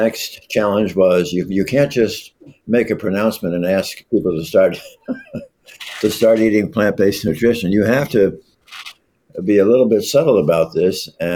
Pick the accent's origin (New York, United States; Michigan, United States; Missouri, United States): New York, United States; now in Cleveland, United States; I actually grew up on a farm in upstate New York.